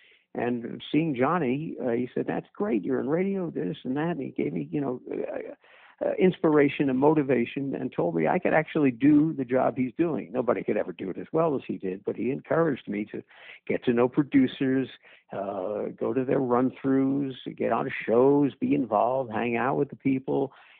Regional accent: New York, United States; I grew up in New York and fell in love with radio disc jockeys.

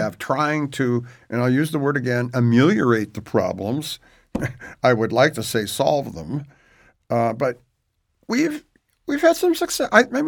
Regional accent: Detroit, Michigan, United States; He went to a high school in Detroit, which was, I grew up in Detroit.

